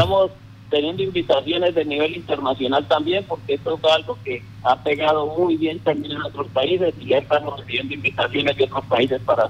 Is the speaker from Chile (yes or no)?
no; Casanare, Colombia; accent: llanero; nuestro dialecto llanero, con cualquier cosa se nota, ¿cierto?